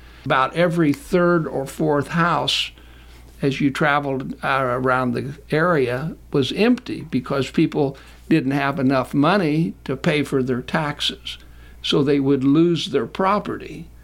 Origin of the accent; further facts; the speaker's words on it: Brown County, United States; Looking back, wonderful memories of growing up in Brown County.